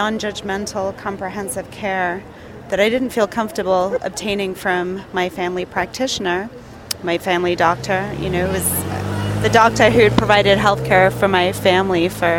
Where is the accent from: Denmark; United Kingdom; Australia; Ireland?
United Kingdom; England; moved away as an adult; now in United States; Well, I grew up in England.